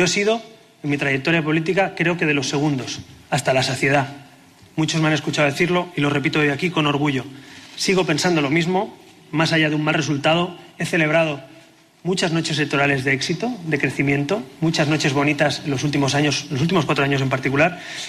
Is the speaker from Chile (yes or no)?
no; Catalonia, Spain; Llevo años peleando para que en mi tierra, en Cataluña, nos demos la mano